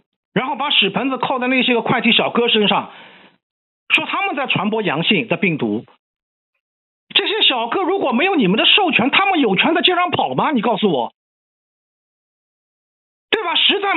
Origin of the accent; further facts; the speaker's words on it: Shanghai, China; 你还要我们上海人怎么样？